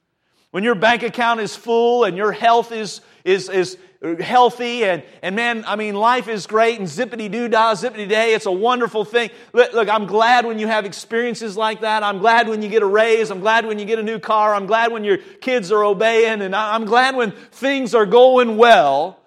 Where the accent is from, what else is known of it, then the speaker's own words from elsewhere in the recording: Ohio, United States; but I certainly growing up in Ohio, I sure love the changing of the leaves